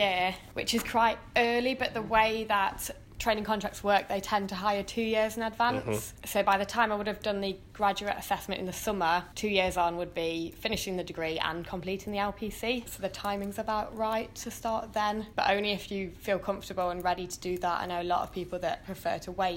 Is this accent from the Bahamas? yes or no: no; Nottingham, East Midlands, United Kingdom; So myself, I grew up down in Nottingham